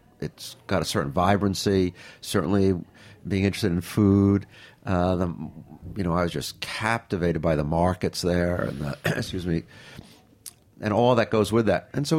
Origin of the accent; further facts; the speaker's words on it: New York, United States; And as I'm not shy to tell, you can probably tell I'm a New Yorker, born and raised, and I benefit and suffer from all that goes with that.